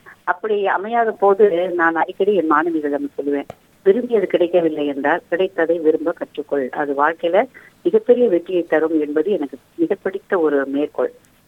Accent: Sankarankovil, Tamil Nadu, India; born there; now in Chennai, India; அப்படிப்பட்ட ஊர்ல சங்கரன் கோவில் என்ற ஒரு அழகான ஊரில் நான் பிறந்தேன். தந்தையார் அரசு பணியில் இருந்த காரணத்தால் பல ஊர்களுக்கு சென்று கடைசியில் சென்னையில் வந்து நீண்ட காலமாக இருக்கிறோம்.

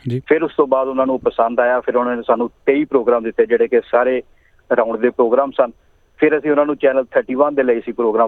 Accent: Amritsar, Punjab, India; also born or lived in Jalalabad; now in Australia; ਮੈਂ ਅੰਮ੍ਰਿਤਸਰ ਨੂੰ ਬਿਲੋਂਗ ਕਰਦਾ ਜੀ। ਅੰਮ੍ਰਿਤਸਰ ਦੇ ਨੇੜੇ ਪਿੰਡ ਜਲਾਲਾਬਾਦ ਆ, ਮੇਰਾ ਜਨਮ ਉੱਥੋਂ ਦਾ ਆ, ਪਰ ਬਾਅਦ ਦੇ ਵਿੱਚ ਕਿਉਂਕਿ ਮਾਤਾ ਪਿਤਾ ਦਾ ਕੰਮ ਹੋਣ ਕਰਕੇ ਸ਼ਹਿਰ ਦੇ ਵਿੱਚ ਅਸੀਂ ਸ਼ਹਿਰ ਮੂਵ ਕਰ ਗਏ। ਉਸ ਤੋਂ ਬਾਅਦ ਫਿਰ ਆਸਟ੍ਰੇਲੀਆ ਵਿੱਚ ਆਉਣ ਦਾ ਸਬੱਬ 2003 ਦੇ ਵਿੱਚ ਬਣਿਆ

